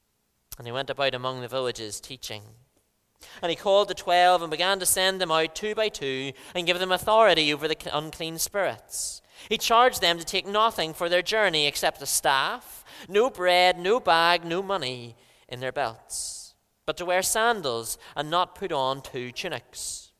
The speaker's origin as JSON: {"language": "English", "town": "Lisburn", "region": "Northern Ireland", "country": "United Kingdom", "tie": "born or raised there", "said": "This is my hometown. And it was a joy to be able to come back to Lisburn, where I grew up."}